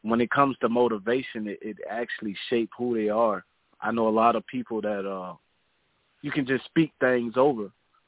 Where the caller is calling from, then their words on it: West Palm Beach, Florida, United States; I'm calling in from West Palm Beach, Florida.